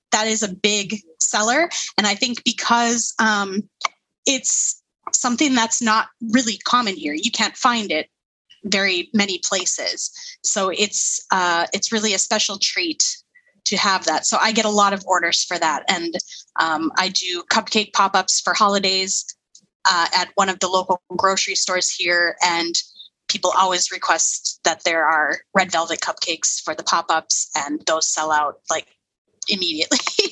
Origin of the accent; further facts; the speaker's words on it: Minnesota, United States; moved away as an adult; now in Finland; Well, like you said, I'm now living in Finland. I'm originally from Minnesota. I moved here in 2015.